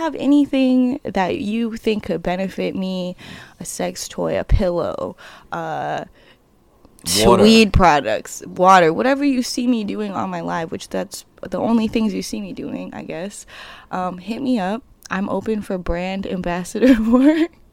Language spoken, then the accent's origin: English; West Coast, United States; I'm from the West Coast also.